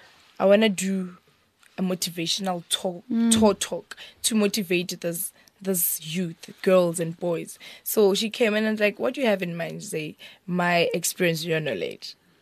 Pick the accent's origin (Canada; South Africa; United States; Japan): South Africa; Rustenburg, North West; we're going to my hometown in Rustenburg.